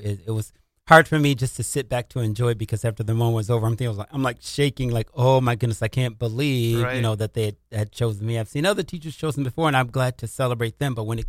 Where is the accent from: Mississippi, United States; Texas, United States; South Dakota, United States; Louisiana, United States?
Mississippi, United States; We grew up in the South, so I was born in Mississippi